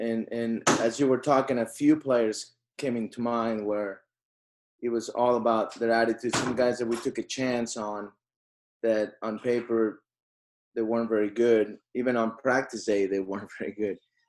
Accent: Mexico; English is a second language; I always, maybe it's growing up in Mexico, maybe it's growing up with not everything given to me, or, you know, middle class, normal

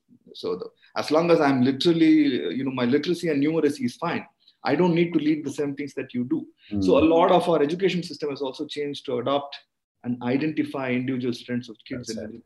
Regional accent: Chennai, Tamil Nadu, India; Growing up in Madras

